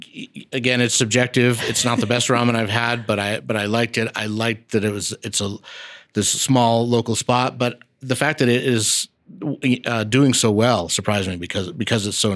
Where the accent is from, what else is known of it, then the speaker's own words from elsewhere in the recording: Denver, Colorado, United States; When I was growing up in Denver